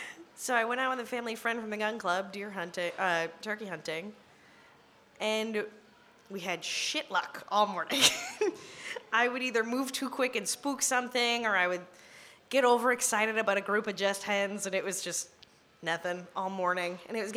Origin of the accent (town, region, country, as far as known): Massachusetts, United States